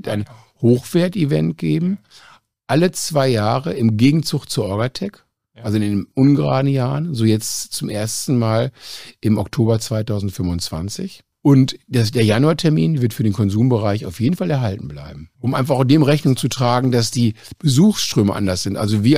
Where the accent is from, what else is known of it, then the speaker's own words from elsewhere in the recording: Germany; dass wir natürlich hier in Deutschland für uns als Deutscher eine Riesenchance haben